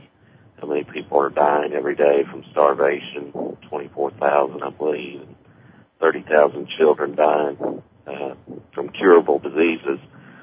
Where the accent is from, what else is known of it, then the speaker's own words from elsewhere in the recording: Kentucky, United States; I'm from Kentucky.